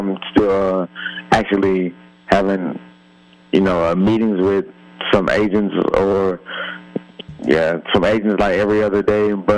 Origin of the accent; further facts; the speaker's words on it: Mobile, Alabama, United States; it's just about being in Mobile, you know, playing in front of, you know, my hometown and my family one more time.